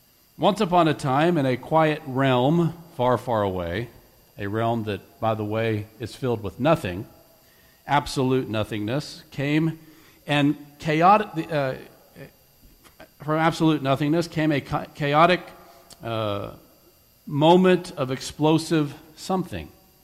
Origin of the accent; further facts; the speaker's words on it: United States; I am an American, but just because I'm American doesn't give me the right to create any definition that I want as to what an American is.